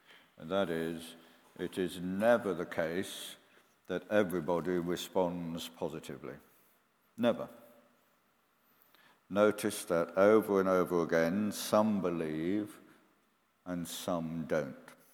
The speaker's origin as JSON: {"language": "English", "region": "England", "country": "United Kingdom", "said": "he was an American, supported by American churches, and I was there as an English person looking at the English missionaries"}